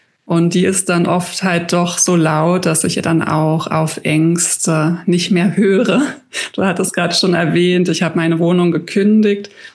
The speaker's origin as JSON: {"language": "German", "region": "Berlin", "country": "Germany", "said": "ich bin jetzt hier gerade in Hamburg, ich komme aus Berlin in Deutschland"}